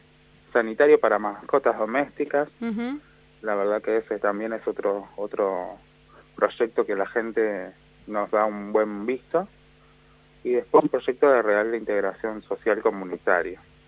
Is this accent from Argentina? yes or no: yes; Rosario, Santa Fe, Argentina; Sí, soy de Fisherton, de la ciudad de Rosario.